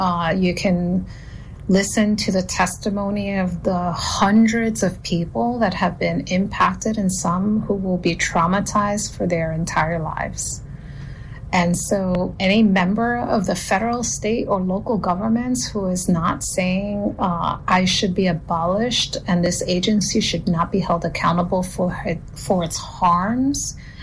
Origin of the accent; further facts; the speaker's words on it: Brooklyn, New York, United States; Well, you know, as a Brooklynite, thank you for pointing that out, something I'm very proud of. And just as a New Yorker, we might be in a rush.